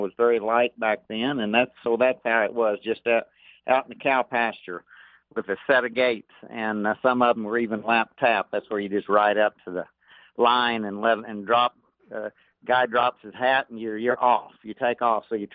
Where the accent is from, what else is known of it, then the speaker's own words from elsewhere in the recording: Oklahoma, United States; also born or lived in Texas; I was born in the Texas Panhandle, and then my mother and dad and sister, we moved to Northeast Oklahoma just very shortly after that. So I guess I'm a full-fledged Okie instead of a Texan.